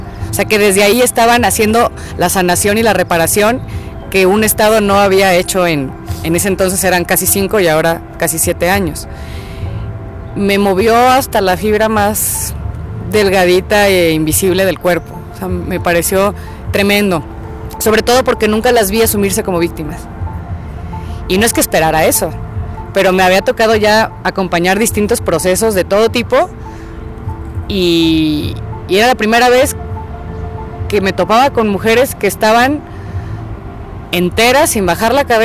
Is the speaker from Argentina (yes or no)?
no; Guadalajara, Jalisco, Mexico; now in Mexico City, Mexico; soy mexicana, de Guadalajara. Vivo desde hace varios años en el Distrito Federal